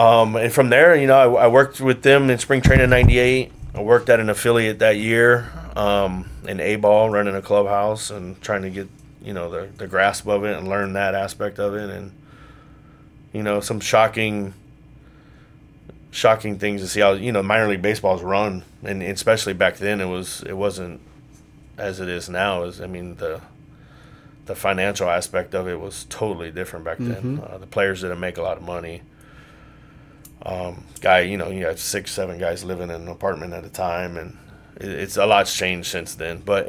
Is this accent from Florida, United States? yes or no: yes; Key West, Florida, United States; Born and raised in Key West, Florida. Played high school ball in Key West. Huge tradition down there.